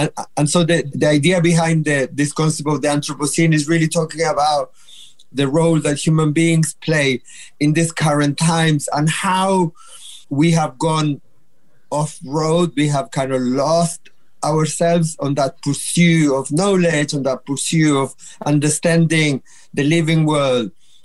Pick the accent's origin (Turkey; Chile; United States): Chile; English is a second language; Yeah, I'm originally from Chile, and I often describe myself as a fruit salad. So I am a mix of indigenous Mapuche, of indigenous from the north of Chile, of Italian, German, Swiss.